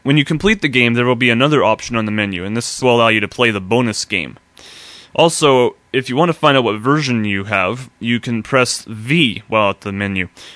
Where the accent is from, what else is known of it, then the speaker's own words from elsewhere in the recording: Mortlach, Saskatchewan, Canada; I'm from Mortlach, Saskatchewan in Canada.